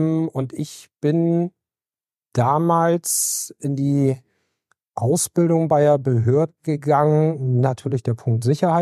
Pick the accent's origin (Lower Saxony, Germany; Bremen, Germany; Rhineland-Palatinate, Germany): Lower Saxony, Germany; Beverstedt; Also ich bin in Beverstedt aufgewachsen und groß geworden